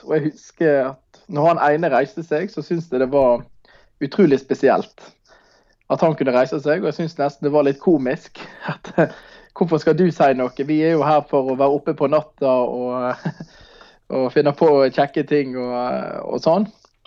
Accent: Manger, Vestland, Norway; det var møteveka hjemme på Manger, der jeg er fra.

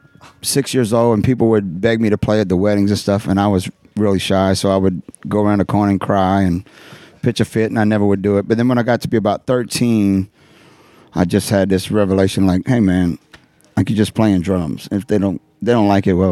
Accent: Gonzales, Louisiana, United States; also born or lived in Marksville; Correct. All my grandparents are from there, Gonzales and Santa Monica, which is just a little suburb. But when I was five, we moved to Marksville and lived there for about 5 years.

